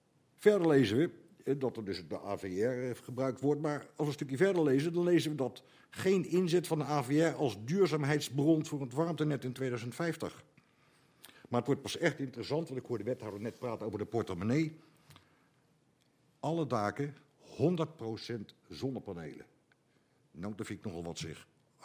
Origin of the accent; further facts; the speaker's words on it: Netherlands; Ja, wij zijn Nederlanders, een schitterend volk.